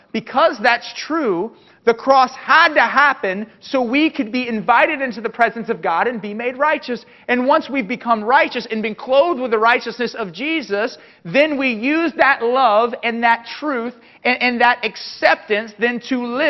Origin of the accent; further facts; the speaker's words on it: the South, United States; Even though I grew up in the South and I grew up going to church